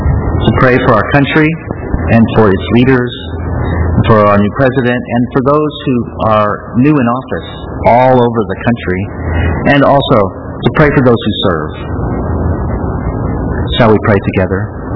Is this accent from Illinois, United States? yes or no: yes; Staunton, Illinois, United States; As you know, I came from Staunton, Illinois, which it would surprise me if anybody knew where that was, which is a little town of about 5,000 people